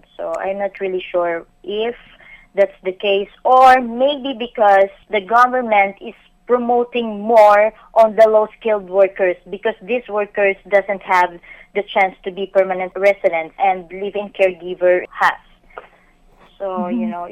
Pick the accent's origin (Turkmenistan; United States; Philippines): Philippines; as a Filipino, you chose to go abroad knowing that the family needs you and knowing that you have no chance to get a good job in Philippines